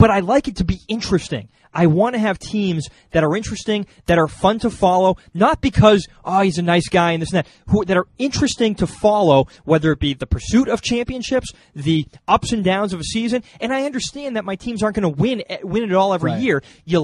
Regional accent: Boston, Massachusetts, United States; I grew up in Boston. I've been a fan of all the Boston teams

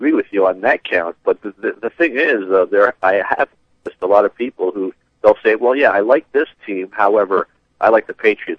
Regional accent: Canada; I'm originally from Canada

